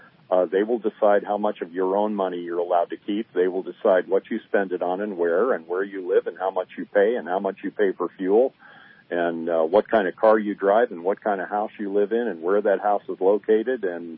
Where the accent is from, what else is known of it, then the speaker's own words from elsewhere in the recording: California, United States; But I grew up in California. I don't remember the gutters running red with blood because the average guy had a pistol to protect himself and his family.